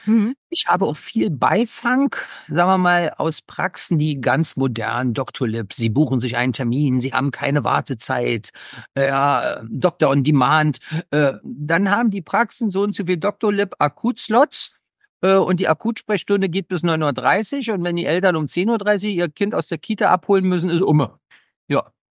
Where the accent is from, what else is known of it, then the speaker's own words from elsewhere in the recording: Berlin, Germany; Ich komme aus Berlin.